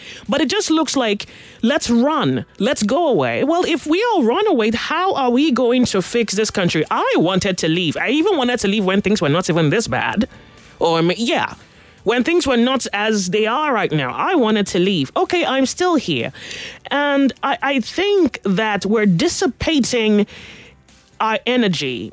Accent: Nigeria; you know, just being a Nigerian and Lekki happened

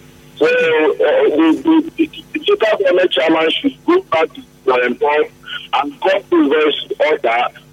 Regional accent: Obele, Nigeria; I'm from Obele.

